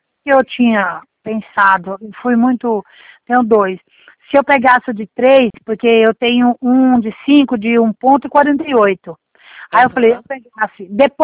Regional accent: Cabreúva, São Paulo, Brazil; Eu sou de Cabreúva.

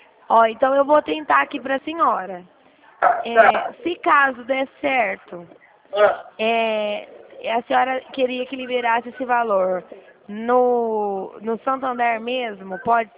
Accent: Dracena, São Paulo, Brazil; Eu sou aqui de Dracena

